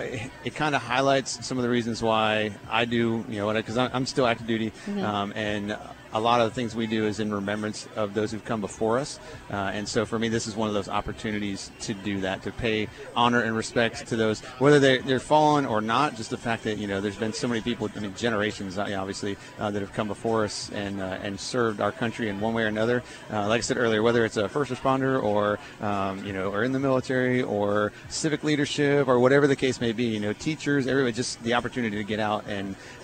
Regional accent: Rhode Island, United States; born there; I was born in Rhode Island, so so I guess by birth I'm a Yankee

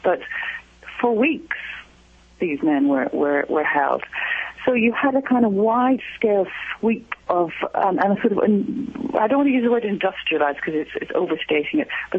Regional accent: Ireland; now in England, United Kingdom; as an Irish journalist working in England

